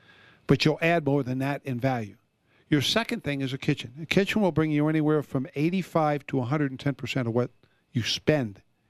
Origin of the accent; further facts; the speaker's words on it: Florida, United States; The house that I grew up in Florida, it was a two-bedroom, and we had maybe 1,050 square feet.